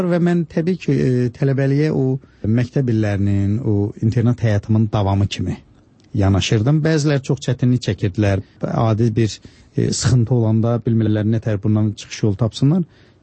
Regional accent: Babayl, Zangilan District, Azerbaijan; born there; mən o kənddə, bizim Zəngilanda doğulmuşam. Bizim kəndimiz Babayl deyilən kənddir.

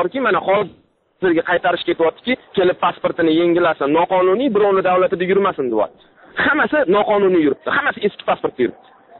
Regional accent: Tashkent, Uzbekistan; men o'zim toshkentlikman.

